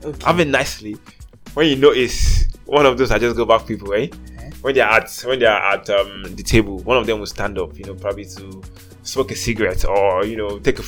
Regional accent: Nigeria; accent: Nigerian; let me go back to my new accent, my normal Nigerian accent for this.

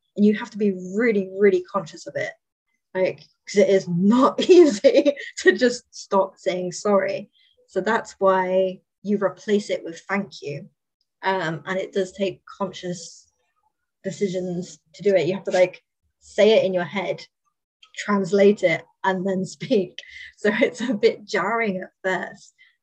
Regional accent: United Kingdom; I am British, and I know for my Canadian friends, this is a very thing too.

